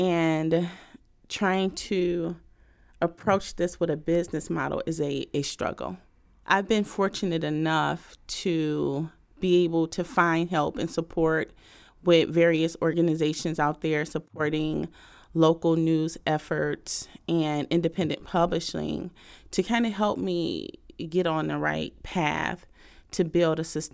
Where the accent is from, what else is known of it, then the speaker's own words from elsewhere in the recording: Flint, Michigan, United States; And I'm from Flint. So I'm from this area, born and raised. I'm 42.